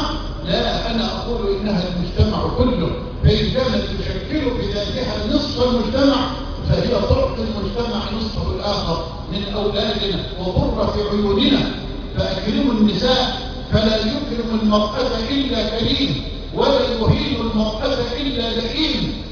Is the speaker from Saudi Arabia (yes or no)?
no; Egypt